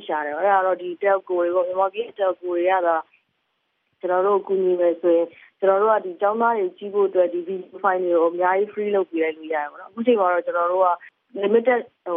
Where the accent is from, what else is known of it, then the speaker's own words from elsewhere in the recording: Yangon, Yangon Region, Myanmar; ကျွန်တော်ဆိုရန်ကုန်မှာပဲမွေးရန်ကုန်မှာပဲကြီး